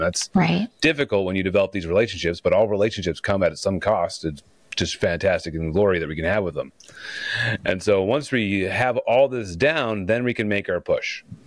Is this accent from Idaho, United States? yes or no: yes; Idaho, United States; It's helpful for me that I'm actually from Idaho originally.